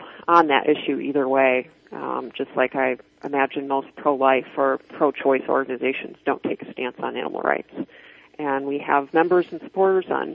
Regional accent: Michigan, United States; I was really heartened to see that in my home state of Michigan

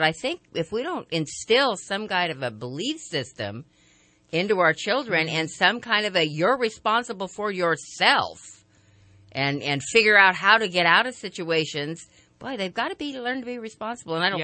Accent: Twin Falls, Idaho, United States; I grew up in Twin Falls, Idaho, for heaven's sake.

